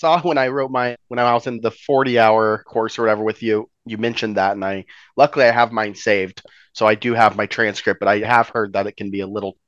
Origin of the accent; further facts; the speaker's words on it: Pacific Northwest, United States; Yeah, I've been here most of my life, aside from the couple of years I was in Colorado, but born and raised in the Northwest.